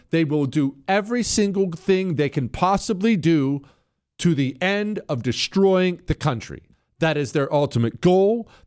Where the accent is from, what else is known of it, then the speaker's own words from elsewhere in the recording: Montana, United States; but I grew up in Montana, as you know. Rodeos are everywhere all the time.